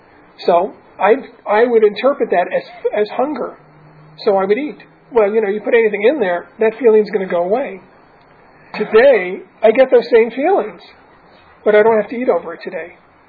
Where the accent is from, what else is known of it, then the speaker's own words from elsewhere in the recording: New York City, New York, United States; I'm originally from New York City